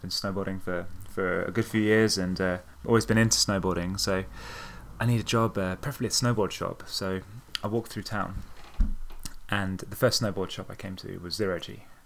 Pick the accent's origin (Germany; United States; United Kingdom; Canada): United Kingdom; From in the UK where I grew up, which you could probably hear in my accent, right? I lived in the UK for years